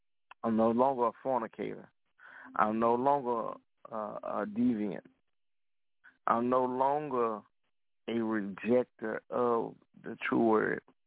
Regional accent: Florida, United States; Being at the beach, I grew up in Florida, and we go down to the beach

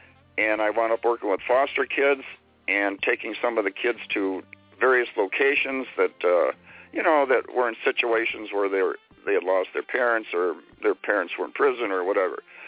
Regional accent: Chicago, Illinois, United States; I'm a boomer, born in 49, and I'm from Chicago, a suburb from Chicago

